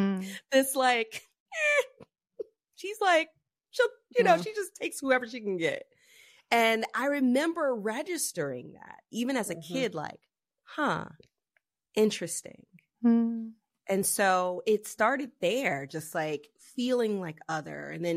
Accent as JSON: {"language": "English", "region": "the South", "country": "United States", "tie": "born or raised there", "said": "I grew up in the South. In the 80s, and I was, you know, rolled really deep with my cousins."}